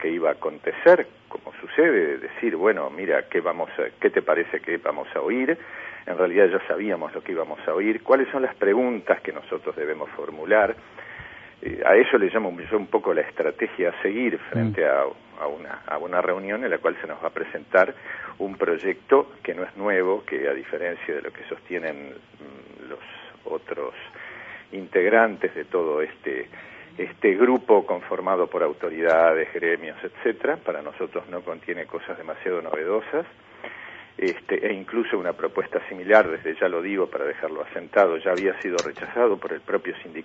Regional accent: Uruguay; Como uruguayo me siento profundamente agredido por la conducta de este inadaptado social.

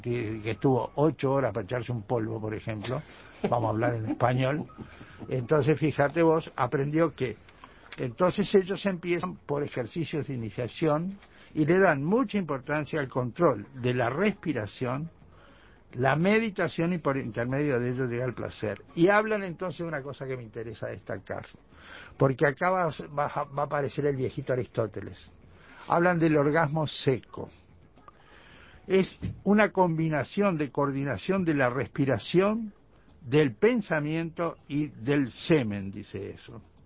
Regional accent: Montevideo, Uruguay; en mi país, acá en Montevideo

